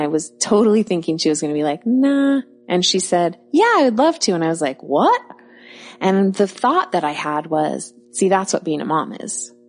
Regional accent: Bellevue, Washington, United States; My local waters were like South America, even though I'm from Bellevue

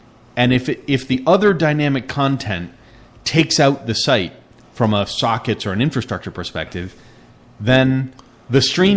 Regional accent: United States; I don't know. I don't really care because I'm American.

